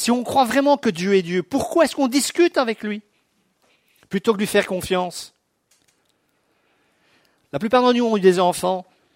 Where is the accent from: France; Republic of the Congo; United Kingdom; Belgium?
Belgium; Brussels, Brussels-Capital Region; moi, je suis un homme de la ville, hein, je suis bruxellois à la base. Moi, je suis en Brendaleuse, à 40 km de Bruxelles.